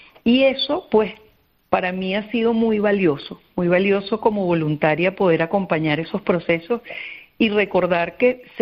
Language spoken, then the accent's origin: Spanish; Venezuela; Yo soy venezolana palmera. Nosotros en Venezuela tuvimos una tragedia inmensa en Vargas.